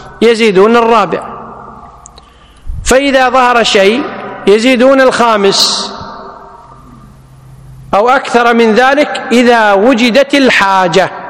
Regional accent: Kuwait; عندنا بالكويت يسمونه كنار

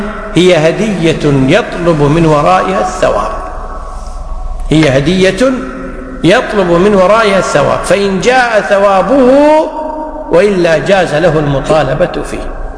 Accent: Kuwait; وحتى عندنا في الكويت يقع

